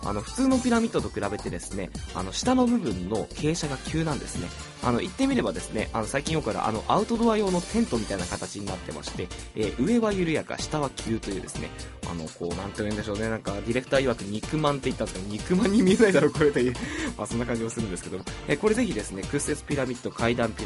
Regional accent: Kanto, Japan; 僕はですね関東の生まれで結構関東育ちなのでね

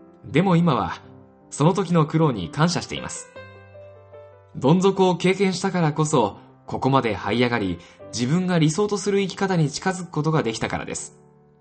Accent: Hokkaido, Japan; born there; 生まれは北海道です。今年55歳になります。

